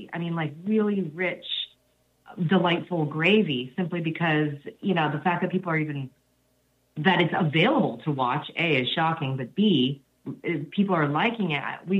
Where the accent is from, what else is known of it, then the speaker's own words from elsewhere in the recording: Maui, Hawaii, United States; I grew up on Maui, and I didn't know that you could be a writer.